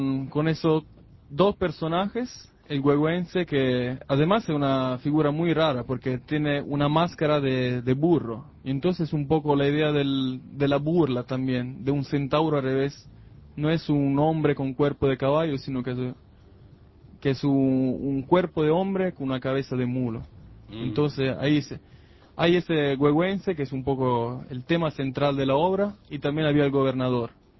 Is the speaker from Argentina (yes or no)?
no; Italy; Spanish is a second language; now in Nicaragua; Y soy italiano y desde hace 3 años vivo en Nicaragua.